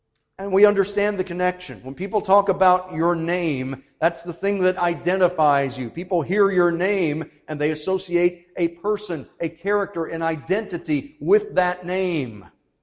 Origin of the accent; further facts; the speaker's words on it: Temple Terrace, Florida, United States; I grew up in Temple Terrace, but I had friends and people I loved dearly at this church just about ever since I can remember.